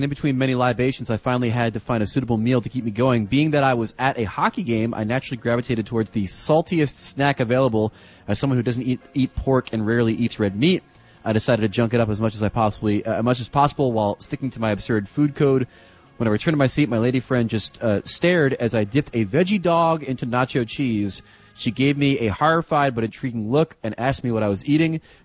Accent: New Jersey, United States; also born or lived in Maryland / Virginia; I also was in Maryland for a bit, and I'll go just Chesapeake area, and then also I grew up in New Jersey.

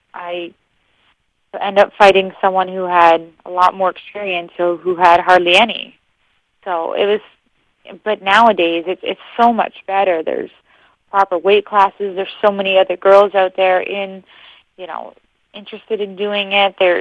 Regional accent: Canada; Yeah, I'm Canadian. We know how to fight.

